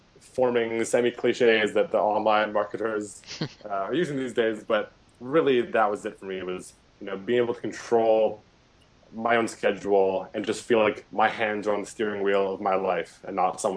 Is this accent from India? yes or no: no; Canada; I have a really good, safe foundation with roots in where I live and where I grew up in Canada.